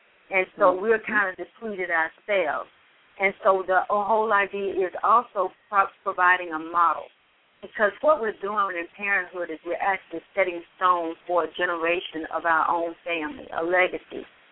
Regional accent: Montgomery, Alabama, United States; now in Atlanta, United States; I am originally from Montgomery, Alabama, here in Atlanta for the last 12 years as an educator in various capacities.

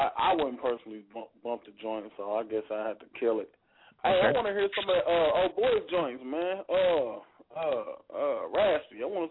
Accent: Indianapolis, Indiana, United States; I'm a producer, man. … I'm from Indianapolis, man.

